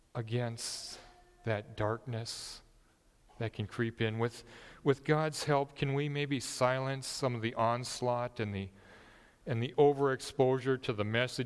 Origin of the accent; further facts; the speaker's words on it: Upper Great Plains, United States; Scandinavian and German, growing up in the Upper Great Plains, tending towards the serious side of things.